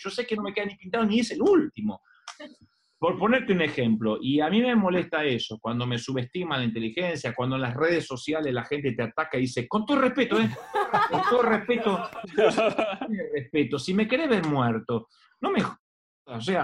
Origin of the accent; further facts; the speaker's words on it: Argentina; Los que somos de Argentina